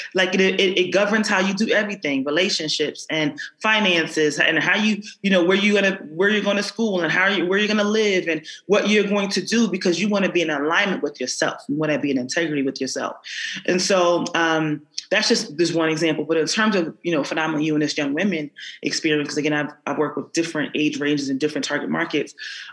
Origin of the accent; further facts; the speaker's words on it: Philadelphia, Pennsylvania, United States; as a young woman growing up, I grew up in North Philadelphia